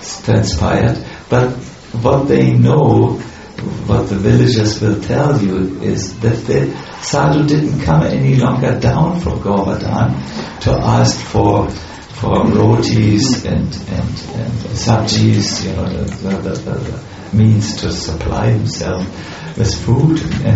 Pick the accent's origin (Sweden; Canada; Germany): Germany; because I'm from Germany. And I may taste differently, the blood and all that.